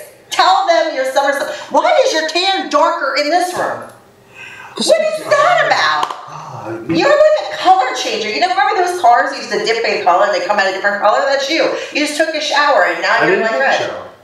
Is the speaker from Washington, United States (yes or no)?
no; Philadelphia, Pennsylvania, United States; No. I'm from Philly.